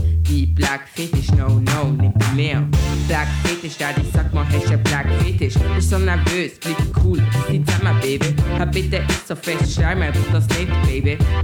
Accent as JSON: {"language": "German", "town": "Laufen", "region": "Basel-Landschaft", "country": "Switzerland", "tie": "born or raised there", "accent": "Basel German", "said": "Ich bin hier in der Schweiz geboren und aufgewachsen. ich sehe anders aus. Also ich bin schwarz."}